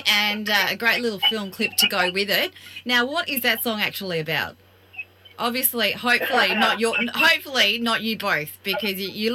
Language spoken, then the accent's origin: English; Fremantle, Western Australia, Australia; And I'm actually from the West. I'm from Fremantle, so that's my hometown.